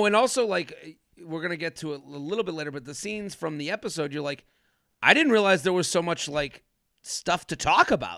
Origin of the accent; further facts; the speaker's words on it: Massachusetts, United States; I'm from outside of Boston, so I'm from the New England area, but Vermont's like kind of the farthest away.